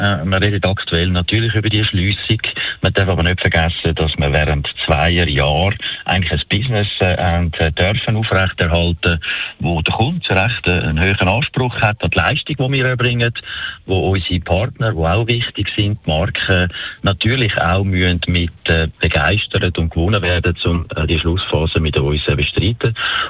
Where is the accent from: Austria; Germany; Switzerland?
Switzerland; Zurich; born there; ich bin in Zürich geboren.